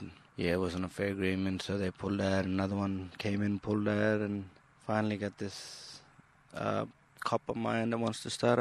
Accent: Fitzroy Crossing, Western Australia, Australia; I'm from Fitzroy, Western Australia, Noganbar, really.

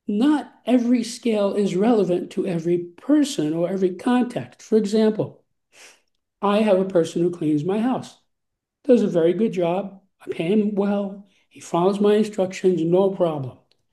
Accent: New York City, New York, United States; I'm from New York City. I grew up with Donald Trump ever present.

